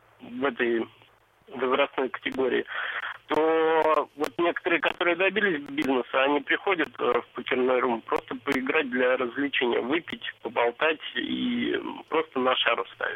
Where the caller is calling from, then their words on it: Moscow, Russia; из Москвы.